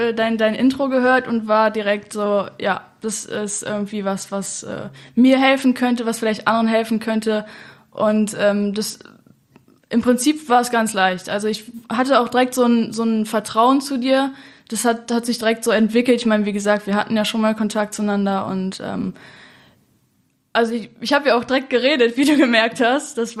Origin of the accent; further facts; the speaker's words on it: Düsseldorf, North Rhine-Westphalia, Germany; born there; now in Münster, Germany; Ich bin 22 Jahre, komme gebürtig aus Düsseldorf und studiere in Münster Ökotrophologie.